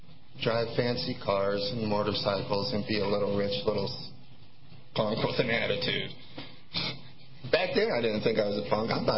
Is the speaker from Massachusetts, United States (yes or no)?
no; Santa Clara, California, United States; And back then, I lived in Santa Clara. I was brought up in Santa Clara